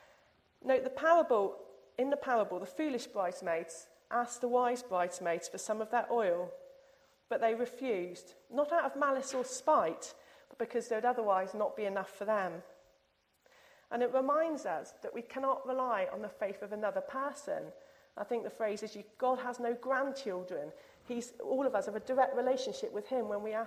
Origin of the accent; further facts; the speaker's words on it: South West England, United Kingdom; born there; I can't actually do a Cornish accent, but there we go. And I was born in Cornwall as well